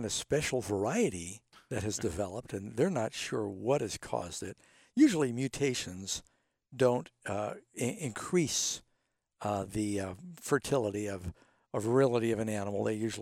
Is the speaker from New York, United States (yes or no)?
yes; New York City, New York, United States; Yeah, well, I grew up largely in New York City